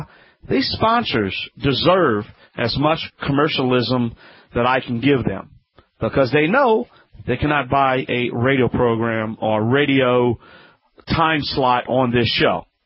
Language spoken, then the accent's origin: English; Louisiana, United States; I'm a licensed general tested contractor of about 21 years in my home state of Louisiana.